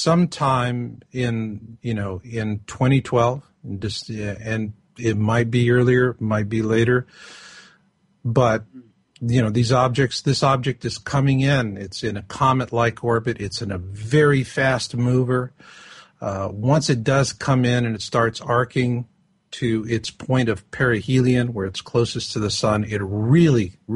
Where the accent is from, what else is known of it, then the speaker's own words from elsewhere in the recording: Arizona, United States; I really have a great fondness for the Hopi people. I grew up in Arizona.